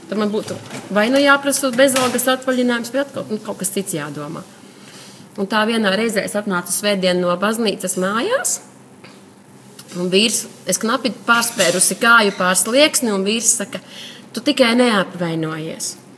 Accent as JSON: {"language": "Latvian", "town": "Gulbene", "region": "Gulbene Municipality", "country": "Latvia", "also_born_or_lived": "Litene", "said": "Es esmu no Gulbenes. Es esmu dzimusi Litenē, bet tagad dzīvoju Gulbenē."}